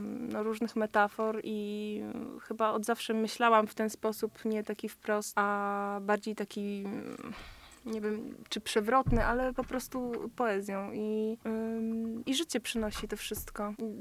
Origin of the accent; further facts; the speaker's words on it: Warsaw, Masovian Voivodeship, Poland; nie jesteśmy z Warszawy, a przynajmniej ja jestem z Warszawy, a reszta zespołu różnie.